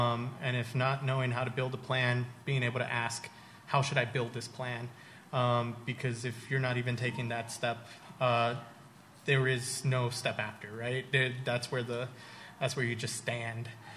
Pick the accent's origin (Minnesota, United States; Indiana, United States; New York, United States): New York, United States; One, I don't know if it's the fact that I'm from New York, I'm very open and say things outright